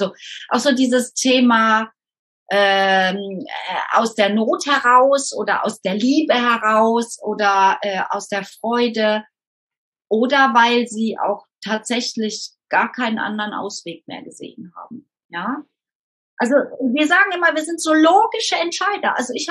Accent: Rhineland, Germany; Ich bin Rheinländerin, ich feiere irgendwie das Leben

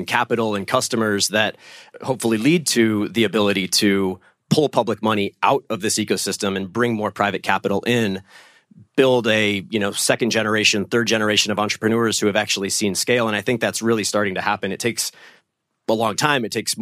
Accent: United States; now in France; I'm American, I'm based in France, I have done a lot of work in Germany

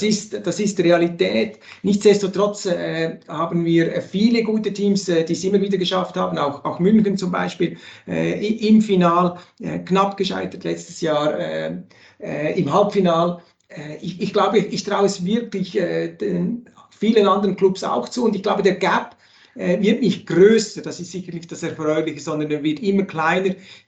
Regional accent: Switzerland; ich als Schweizer

